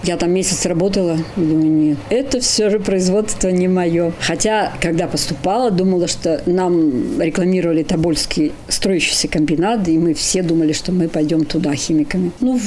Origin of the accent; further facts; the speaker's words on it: Zakharovo, Sverdlovsk Oblast, Russia; Я родом с Урала, из Свердловской области. Родилась в деревне Захарово Байкаловского района. Я закончила там 8 классов, потом 2 года училась в районной школе Байкаловской.